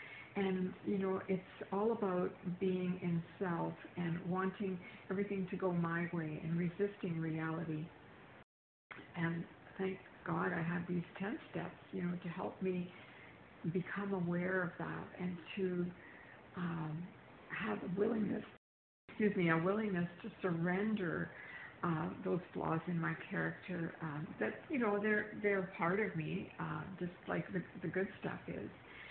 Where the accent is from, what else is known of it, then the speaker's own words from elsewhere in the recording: Manitoba, Canada; I am from Manitoba, Canada